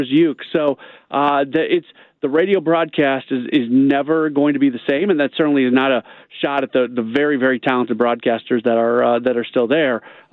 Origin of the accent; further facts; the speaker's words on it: St. Louis, Missouri, United States; Yeah, I am from St. Louis.